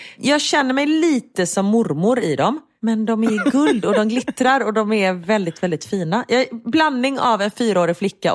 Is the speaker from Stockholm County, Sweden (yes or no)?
no; Gothenburg, Västra Götaland County, Sweden; Både du och jag är ju göteborgare.